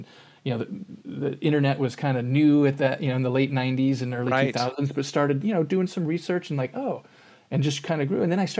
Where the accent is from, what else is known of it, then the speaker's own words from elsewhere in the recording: San Diego, California, United States; I grew up in San Diego, and my parents had divorced when I was two.